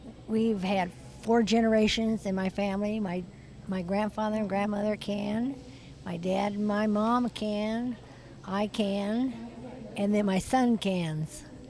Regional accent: Council Bluffs, Iowa, United States; I'm from Council Bluffs, Iowa.

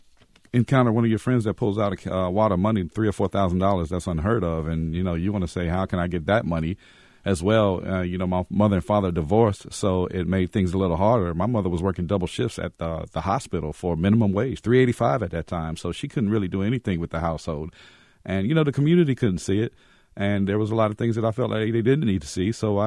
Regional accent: Fayetteville, United States; Well, growing up in Fayetteville, my father was an African-American Vietnam vet that was PTSD diagnosed but never treated for it when he came back from war.

